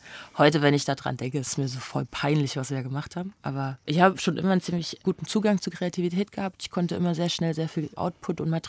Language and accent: German; Weimar, Thuringia, Germany; ich komme aus Weimar